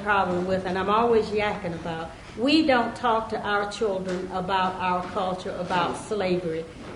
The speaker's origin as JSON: {"language": "English", "region": "Georgia", "country": "United States", "tie": "born or raised there", "said": "I was brought up in Georgia, and I walked. I had to go before a judge before I could vote."}